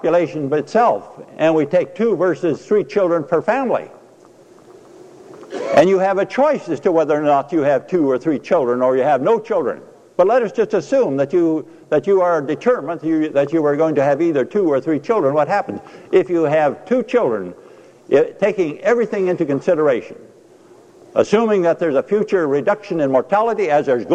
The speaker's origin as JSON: {"language": "English", "region": "Washington", "country": "United States", "said": "I come from the Puyallup Valley up there in the Pacific Northwest, which has the most fertile, beautiful soil to raise the vegetables of all kinds."}